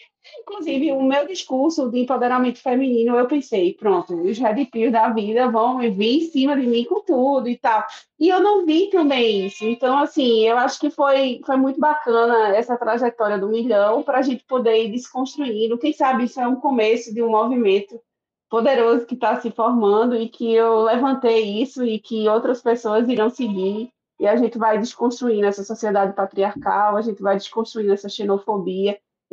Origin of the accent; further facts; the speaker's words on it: Northeast Region, Brazil; eu sou nordestina, eu tenho um sotaque muito forte, eu sou parda.